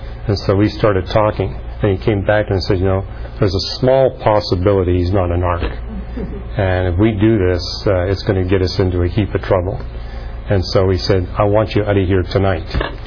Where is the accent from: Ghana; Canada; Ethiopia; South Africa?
Canada; now in United States; I was from Canada